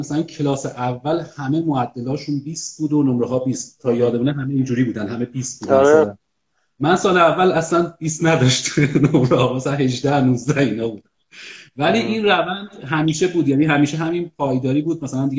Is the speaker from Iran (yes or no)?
yes; Qom, Iran; born there; من سال 53 به دنیا اومدم و در قم به دنیا اومدم. پدرم، یعنی در واقع اقوامم، اصلیتشون به کرمانشاه میرسه از یه طرف، مادرم اینا هم به شیراز میرسه.